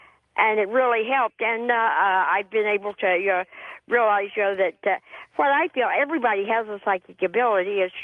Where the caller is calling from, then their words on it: Bakersfield, California, United States; Hi, George. This is … I'm calling from Bakersfield.